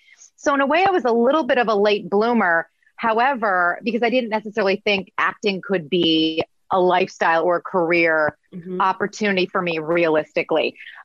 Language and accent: English; Midwest, United States; accent: Midwest; it's like I had to get rid of my Midwest accent, but then I have to learn so many different accents across the board